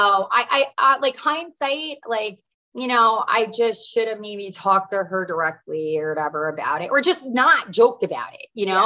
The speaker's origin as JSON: {"language": "English", "region": "East Coast", "country": "United States", "said": "I'm from the East Coast. We serve each other up."}